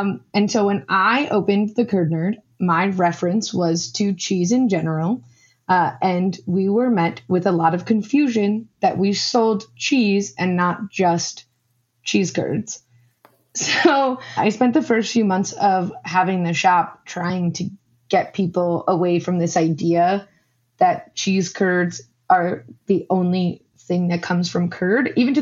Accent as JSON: {"language": "English", "town": "Queens", "region": "New York", "country": "United States", "said": "I'm from Queens originally"}